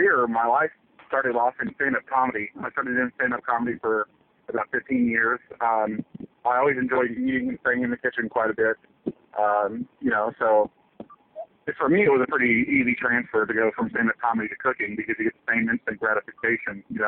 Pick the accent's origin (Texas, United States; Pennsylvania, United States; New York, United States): Texas, United States; Dallas; also born or lived in California; I'm from Texas. I grew up in Dallas. I lived in California for about 5 years doing stand-up comedy